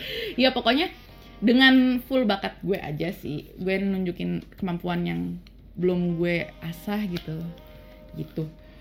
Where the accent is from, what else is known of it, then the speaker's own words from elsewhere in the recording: Java, Indonesia; Jadi, di mana gue dari Jawa sih sebenarnya